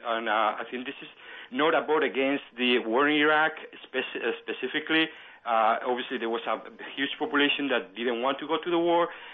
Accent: Madrid, Community of Madrid, Spain; English is a second language; now in United States; I'm actually from Madrid.

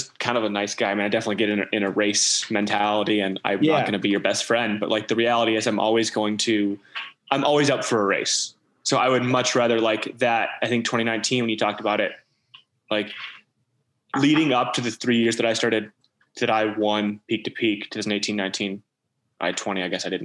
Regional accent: Pinckney, Michigan, United States; I grew up in Pinckney where Brian grew up.

